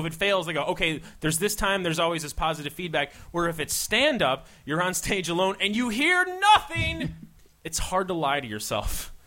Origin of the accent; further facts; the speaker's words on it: Chicago, Illinois, United States; Okay, I am from Chicago.